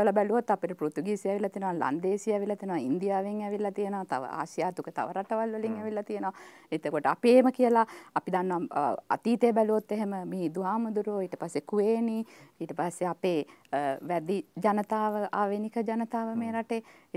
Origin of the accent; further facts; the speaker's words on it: Kandy, Central Province, Sri Lanka; මම ගම නුවර, මගේ මං ඉපදුනේ නුවර, ඉස්කෝලේ ගිය ඔක්කොම කරේ නුවර.